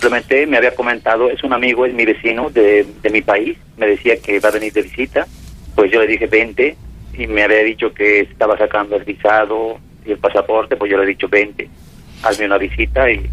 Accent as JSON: {"language": "Spanish", "country": "Bolivia", "tie": "born or raised there", "moved": "yes", "lives_now": "Spain", "said": "en mi país, en Bolivia, ¿vale? Y ha radicado muchos años en Argentina y yo he radicado muchos años en España."}